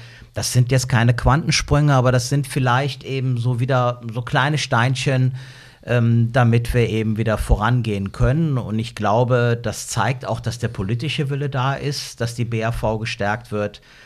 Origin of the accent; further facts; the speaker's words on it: Rhineland, Germany; so als Rheinländer